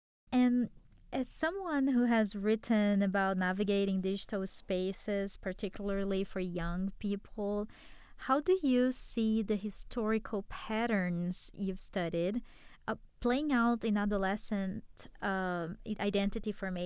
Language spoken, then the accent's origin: English; Brazil; now in United States; since I've moved to the U.S., I'm from Brazil